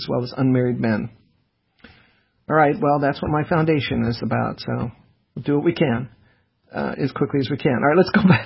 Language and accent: English; the South, United States; Well, I grew up in the South, so Negro was part of it.